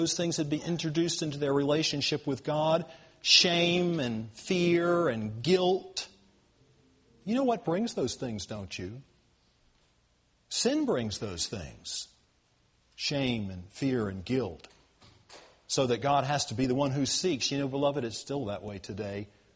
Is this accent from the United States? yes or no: yes; the South, United States; Now, you know, I grew up in the South